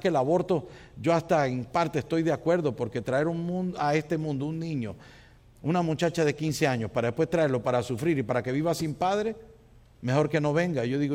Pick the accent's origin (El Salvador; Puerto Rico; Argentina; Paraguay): Puerto Rico; en mi país, en Puerto Rico